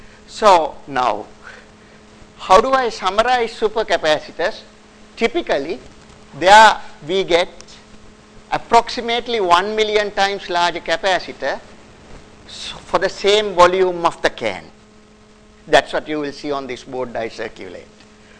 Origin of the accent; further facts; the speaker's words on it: Sri Lanka; when I was back home in my home country, Sri Lanka